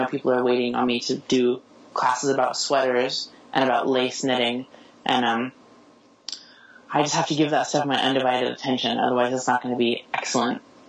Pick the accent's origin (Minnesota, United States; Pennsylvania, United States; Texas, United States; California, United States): California, United States; But I am down in Southern California. I'm from Northern California